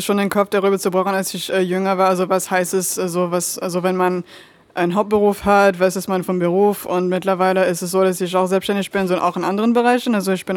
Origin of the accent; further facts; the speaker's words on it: France; now in Berlin, Germany; Ich bin in Frankreich geboren und auch groß geworden. Und meine Eltern sind beide aus den USA und haben auch eine Zeit in Schweden gelebt. Und ich wohne seit 2010 in Berlin.